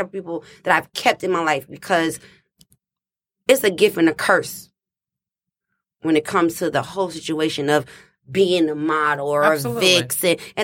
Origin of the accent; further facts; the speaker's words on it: Detroit, Michigan, United States; I'm from Detroit. I live downtown. I work downtown. I went to school downtown.